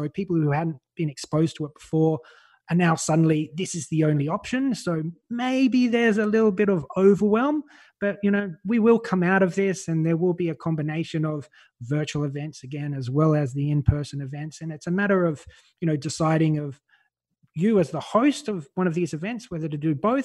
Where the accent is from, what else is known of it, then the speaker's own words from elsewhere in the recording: Australia; moved away as an adult; now in Malta; I'm Australian. You can probably tell by my voice, anyone that doesn't know me. But I'm living in Europe in a small country called Malta.